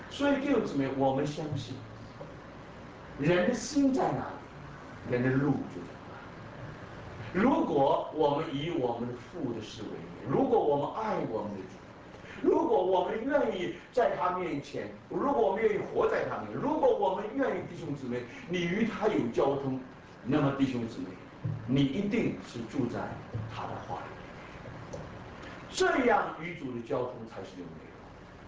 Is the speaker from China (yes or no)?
no; Brazil; 我是从巴西来的，我们也接触过一帮年轻的巴西公司